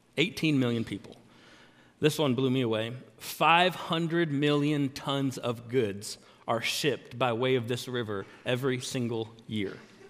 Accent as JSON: {"language": "English", "region": "Texas", "country": "United States", "said": "but I'm from Texas, and when it rains a lot, we have creeks that are, or cricks, if that's what you want to call it, that are that full."}